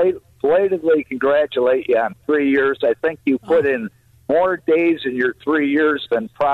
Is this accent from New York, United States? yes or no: no; Highland Park, Illinois, United States; I grew up in Highland Park, but my mom was from Bridgeport, so I have that goofy gene in me.